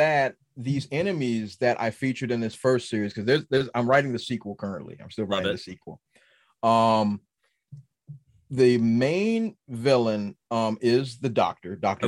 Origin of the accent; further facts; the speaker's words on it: Washington, District of Columbia, United States; A little background. I'm from Washington, D.C.